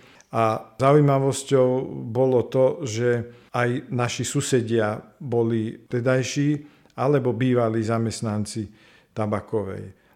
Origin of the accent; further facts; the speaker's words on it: Banská Štiavnica, Banská Bystrica Region, Slovakia; už patrím medzi seniorov, som Štiavnicku odieta a som sa narodil v Štiavnici 13. marca, bola to nedeľa v hornej nemocnici.